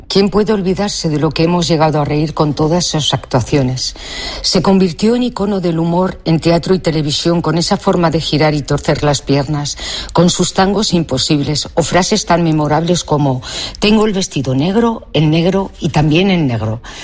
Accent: Huesca, Aragon, Spain; de Huesca.

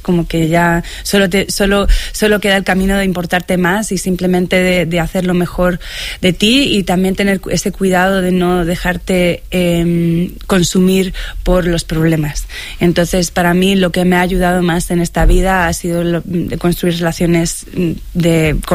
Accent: Madrid, Community of Madrid, Spain; de venir a Madrid, al lugar donde yo nací, al lugar donde yo crecí, a este Madrid irreconocible

